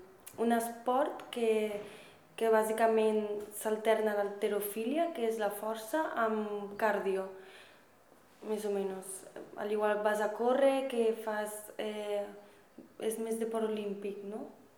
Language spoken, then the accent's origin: Catalan; El Perelló, Catalonia, Spain; No, allà, aquí vaig tindre quan tenia 5 anys.